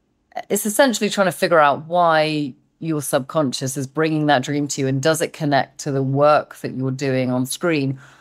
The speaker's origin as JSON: {"language": "English", "region": "England", "country": "United Kingdom", "said": "I feel like I'm too English and too embarrassed to actually do all of that stuff, like keeping my dialect in between takes"}